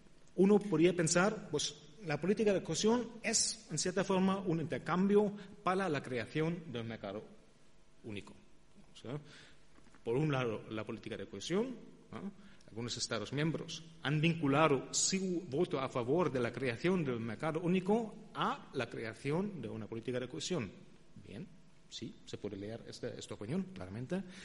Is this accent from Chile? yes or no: no; Germany; Spanish is a second language; now in Spain; Soy un alemán que vive en España. Lo que han notado, seguramente, ya por mi acento bastante marcado.